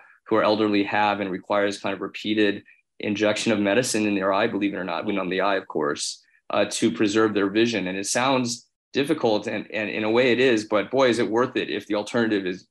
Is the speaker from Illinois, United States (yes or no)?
yes; Springfield, Illinois, United States; So I grew up in Springfield, Illinois